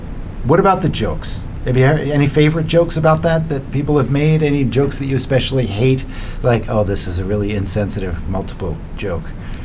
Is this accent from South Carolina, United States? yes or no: no; Philadelphia, Pennsylvania, United States; accent: Philadelphia; I don't have my awful Philadelphia accent. I've expunged it.